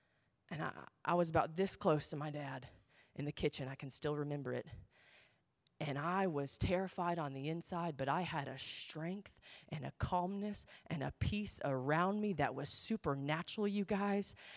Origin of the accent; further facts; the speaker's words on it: Dallas, Texas, United States; I'm from the Dallas area. This was foreign to me.